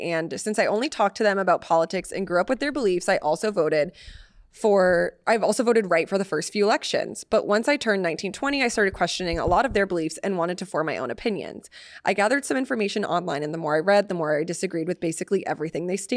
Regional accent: Austria; A few weeks ago, we had elections in Austria, and since a lot of people in my hometown vote right, the chairman of the right party came to hold a speech.

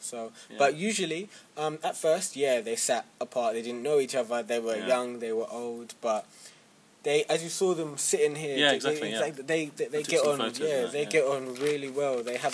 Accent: London, United Kingdom; born there; I live in Hammersmith.

